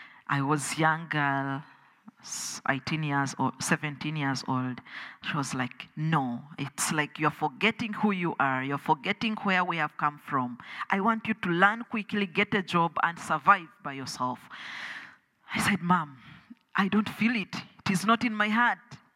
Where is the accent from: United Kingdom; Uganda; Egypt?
Uganda; I'm from Uganda